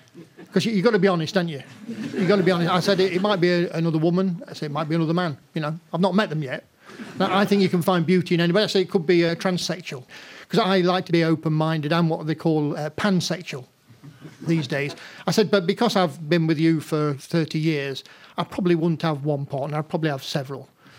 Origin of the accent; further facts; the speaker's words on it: United Kingdom; born there; I was just lucky to be born here.